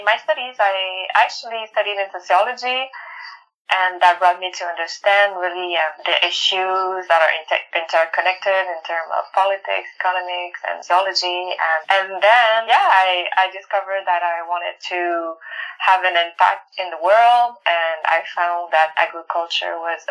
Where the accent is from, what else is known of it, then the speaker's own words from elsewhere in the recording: Montreal, Quebec, Canada; I grew up in Montreal in the city as a city girl